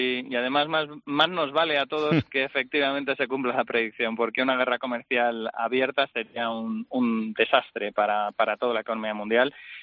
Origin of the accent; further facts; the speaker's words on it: Spain; A nosotros, obviamente, como españoles, lo que nos preocupa es lo de aquí.